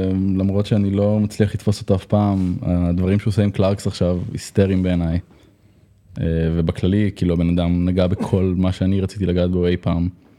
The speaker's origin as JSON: {"language": "Hebrew", "town": "Bat Yam", "region": "Tel Aviv District", "country": "Israel", "tie": "born or raised there", "said": "אני גדלתי בבת ים, כולם הלכו אותו דבר, כולם נראו אותו דבר"}